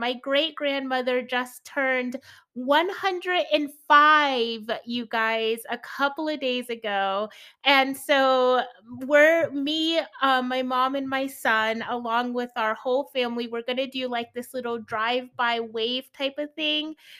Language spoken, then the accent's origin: English; North Carolina, United States; born there; I was born in North Carolina, so that is my home.